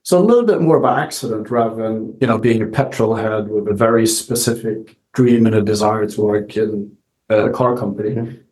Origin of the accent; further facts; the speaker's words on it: Sweden; moved away as an adult; now in Japan; In my core, I'm Swedish. I grew up in Sweden. My dad's Swedish, but my mother is Japanese.